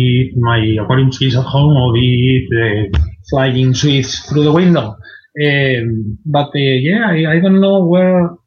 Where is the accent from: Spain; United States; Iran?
Spain; English is a second language; now in United Kingdom; I'm from Spain.